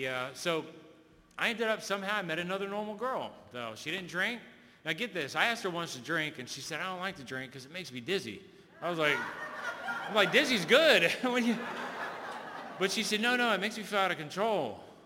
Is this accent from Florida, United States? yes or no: yes; Florida, United States; I'm from Florida. I'm moving to Pennsylvania.